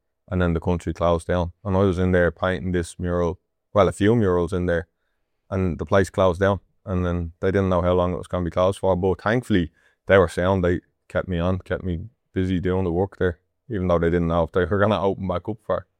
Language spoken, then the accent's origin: English; Ireland; Yeah, probably. Yeah, I'd be proud of being Irish.